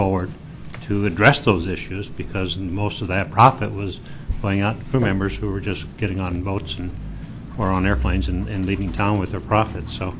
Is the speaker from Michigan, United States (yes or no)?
no; Kodiak, Alaska, United States; I grew up in Alaska. I saw the boon and the bust of the king crab industry in my community. Kodiak was at the time was a fairly small community